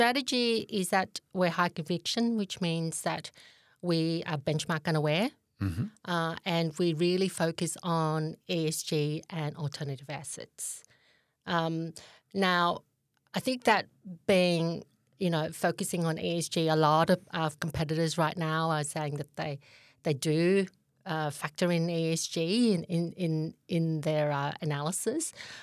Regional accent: Vietnam; English is a second language; as a refugee from Vietnam, English is my second language, so the way that I would excel is in mathematics.

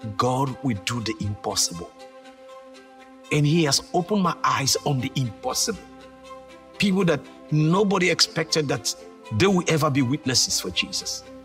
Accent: Sierra Leone; and I grew up in Sierra Leone. It was a difficult life. There was a lot of poverty all around us.

